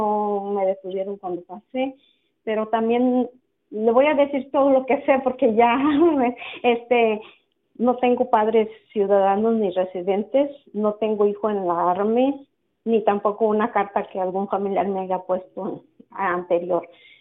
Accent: Mexico; now in United States; yo tengo 30 años que llegué al país, vengo de México. De los 30 años no he salido del país para nada

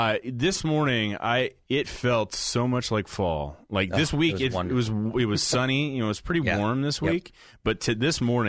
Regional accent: Portland, Oregon, United States; I grew up in Portland, so it's like it was raining all my life pretty much.

